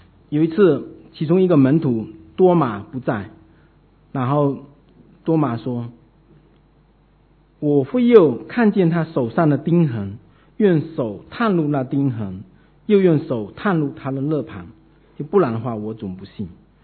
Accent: China; 我们中国人真的都很爱面子啊，我们大国，我们文明的古国，我们都爱面子啊

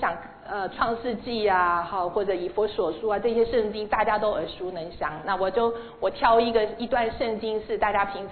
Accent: China; 尤其我们从中国来的这个

